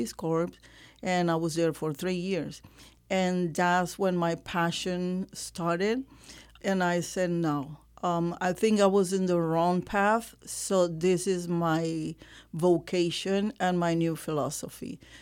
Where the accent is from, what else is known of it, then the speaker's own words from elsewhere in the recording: Puerto Rico; moved away as an adult; now in Pennsylvania, United States; I'm from Puerto Rico and my college and my careers were in Puerto Rico where I taught in high school as well. So when I moved here to the United States in July 2nd in 2000